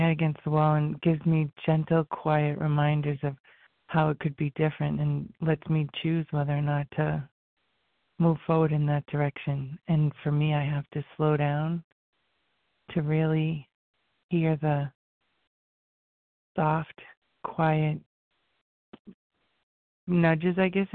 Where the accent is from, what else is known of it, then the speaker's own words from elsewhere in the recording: Rhode Island, United States; I'm from Rhode Island.